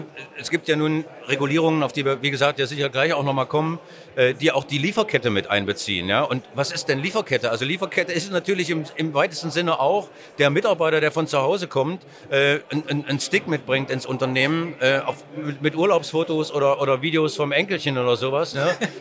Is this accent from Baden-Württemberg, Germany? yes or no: no; Erfurt, Thuringia, Germany; Ich komme aus Erfurt